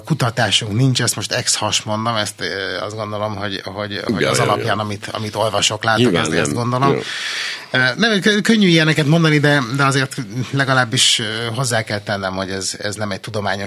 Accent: Budapest, Hungary; mert én meg 13. kerületi budapestiként látom ezt első kézből

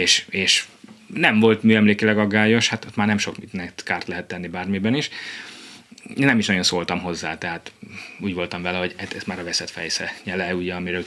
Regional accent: Mosonmagyaróvár, Győr-Moson-Sopron, Hungary; Én mosonmagyaróvári vagyok, a mi környékünkön számos szép falu volt.

